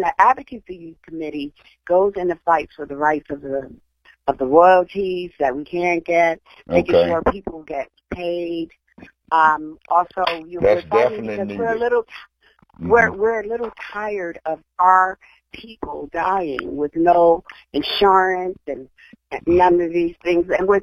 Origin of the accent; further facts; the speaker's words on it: Trenton, New Jersey, United States; it's called Trenton Makes Music, which is my hometown.